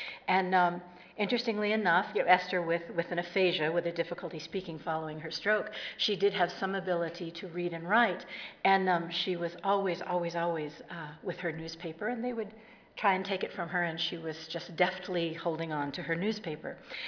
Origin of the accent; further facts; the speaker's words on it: California, United States; I'm from California, southern end, and I'm loving the cool weather.